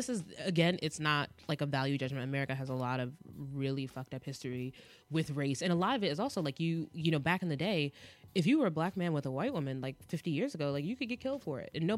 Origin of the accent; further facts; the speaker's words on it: New York City, New York, United States; Growing up in New York City, you don't really see mixed race couples to the same race that you do here.